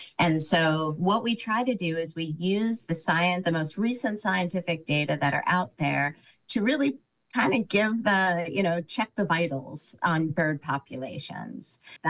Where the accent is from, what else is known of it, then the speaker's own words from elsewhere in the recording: Schenectady, New York, United States; I grew up in Schenectady, New York. So outside for me was actually alleyways